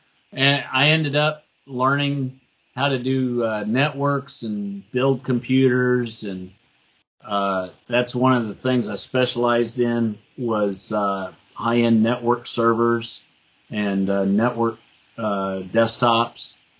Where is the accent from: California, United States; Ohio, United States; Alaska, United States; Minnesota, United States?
Ohio, United States; also born or lived in Abilene, Texas / Dallas; So I grew up in Ohio, and my dad's from Abilene, Texas. And about, oh, probably not even a year after I graduated high school, I moved to Abilene, Texas, and started working in construction.